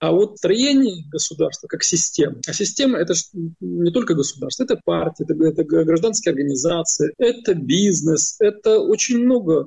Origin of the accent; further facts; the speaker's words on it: Ukraine; Как украинец, я называю вещи своими именами.